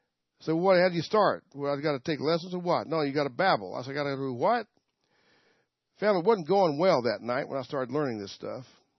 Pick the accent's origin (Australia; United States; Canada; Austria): United States; the South; I said, that's all I can do is speak English. I'm from the South.